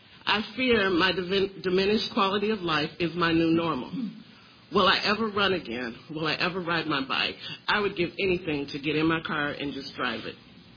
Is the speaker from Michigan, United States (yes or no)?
yes; Michigan, United States; I'm from Michigan.